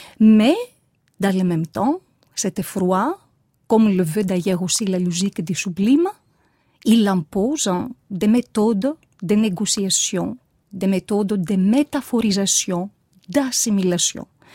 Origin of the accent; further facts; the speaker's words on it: Greece; accent: Greek; French is a second language; je suis grecque, comme tout le monde peut le comprendre d'après mon accent rocailleux. Mais, donc, j'ai fait des études d'histoire à Athènes.